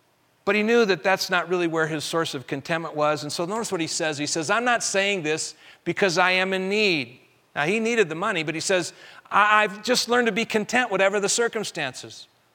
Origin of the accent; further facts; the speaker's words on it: Colorado, United States; because I grew up in Colorado, but did not learn how to ski till I was 28 years old.